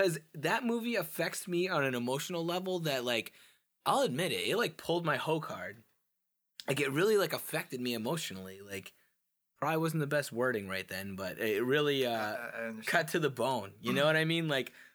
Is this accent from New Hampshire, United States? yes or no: yes; New Hampshire, United States; And then I'm from New Hampshire, and our only real landmark in New Hampshire was the Man in the Mountain.